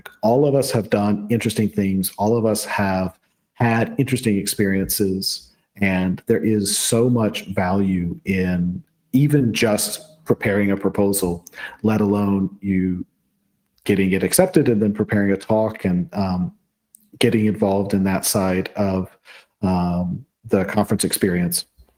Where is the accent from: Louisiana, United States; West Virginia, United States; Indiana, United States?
Louisiana, United States; moved away as an adult; also born or lived in Philadelphia; now in Berlin, Germany; born and raised in Louisiana, but lived in Philadelphia for about 8 years before I moved to Berlin 6 years ago.